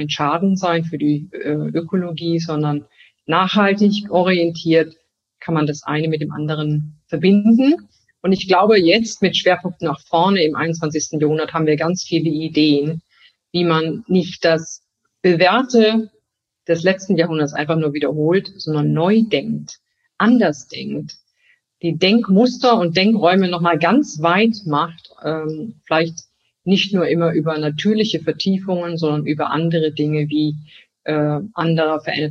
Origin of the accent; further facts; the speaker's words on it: Germany; born there; ich bin natürlich in Deutschland geboren. Deutschland ist ein Stück Heimat.